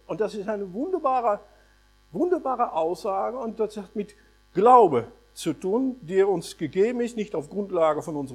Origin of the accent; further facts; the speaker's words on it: Netherlands; ich komme aus Holland, ich bin aber kein Fan von königlichen Häusern.